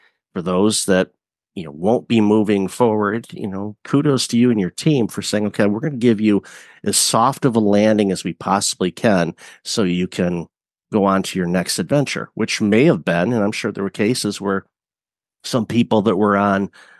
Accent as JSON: {"language": "English", "town": "Detroit", "region": "Michigan", "country": "United States", "tie": "born or raised there", "said": "I grew up in Detroit. My dad worked for Generous Motors and General Motors."}